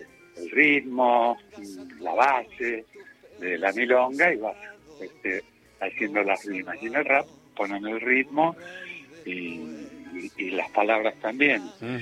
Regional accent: La Matanza, Buenos Aires Province, Argentina; also born or lived in Villa Lynch; Yo soy de La Matanza, así que imagínate que tengo un poco de... Es más, nací en Villa Lynch, en el partido de San Martín, pero después me crié en La Matanza.

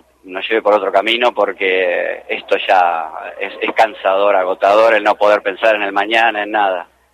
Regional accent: Mar del Plata, Buenos Aires Province, Argentina; Nada, una casualidad, yo soy de Mar del Plata

